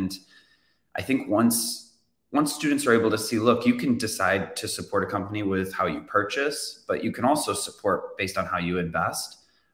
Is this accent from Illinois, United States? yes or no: yes; Chicago, Illinois, United States; we're both born, like we're both from Chicago.